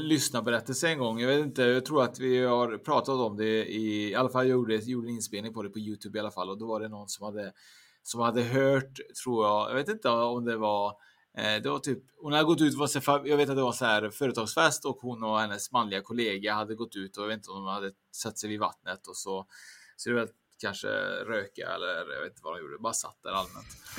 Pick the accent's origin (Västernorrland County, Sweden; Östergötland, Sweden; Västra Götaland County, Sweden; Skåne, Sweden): Västra Götaland County, Sweden; Trollhättan; där jag kommer från, Trollhättan då.